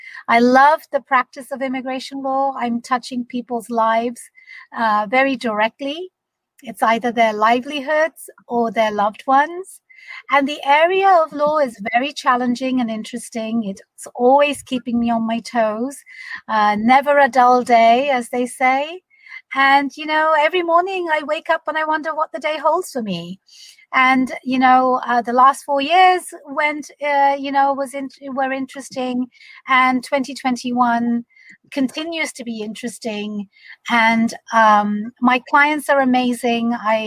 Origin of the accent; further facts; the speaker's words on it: London, United Kingdom; accent: British; moved away as an adult; now in United States; So I am a South Asian. My parents are from Bangladesh. I grew up in London. I was born and raised in London. So if you've tuned into my accent, I am a British American. I moved to America in 2005 after I got married to my husband, a U.S. citizen.